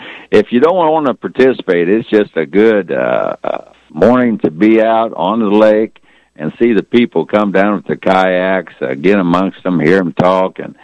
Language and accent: English; Junction City, Kansas, United States; I have so many memories growing up in Junction City and hunting prairie chickens and the people I met in Dwight